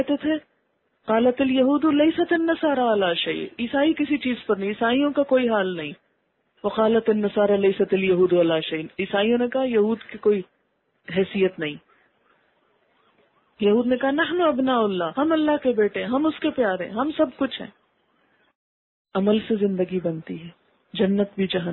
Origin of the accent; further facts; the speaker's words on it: Pakistan; جیسے ہم پاکستانی ہیں، پاکستان ہمارا وطن ہے، ہمیں پاکستان آنے سے کوئی چیز روک نہیں سکتی، یہاں رہنے سے کوئی چیز روک نہیں سکتی